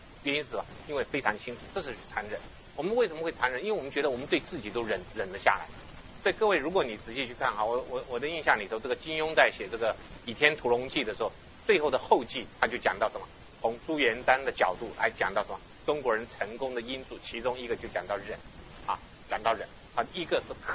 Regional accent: Taiwan; 我在台湾成长的过程当中

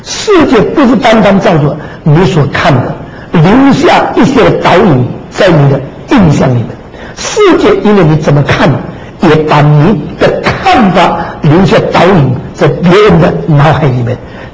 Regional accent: United Kingdom; 我们英国人的有一句话

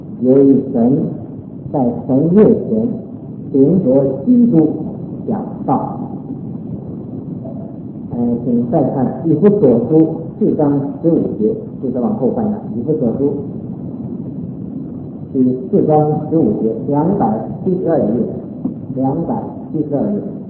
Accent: China; 那么，用我们中国人所了解的话来说，我们孟子曾经说过

